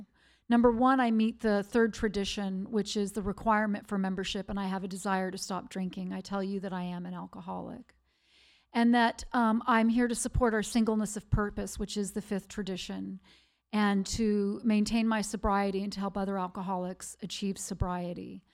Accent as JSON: {"language": "English", "region": "the South", "country": "United States", "said": "That was pretty good. I'm from the South."}